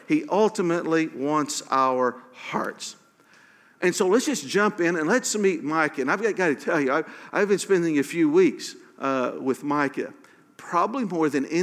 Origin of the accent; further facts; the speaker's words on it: Pryor, Oklahoma, United States; I'm from Pryor, so I don't know how I could defend you all.